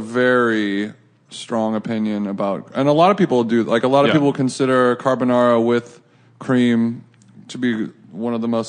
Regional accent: California, United States; No, I'm from Orange County.

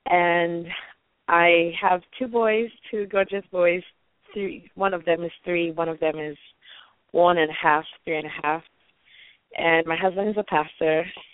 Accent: New Jersey, United States; Hi. Hi, George. I'm from New Jersey, by the way.

